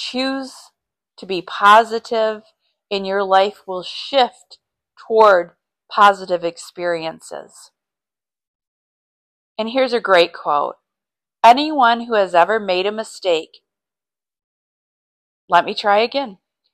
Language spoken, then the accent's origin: English; Michigan, United States; I grew up in Michigan, and I need to be by the beautiful lakes of Michigan.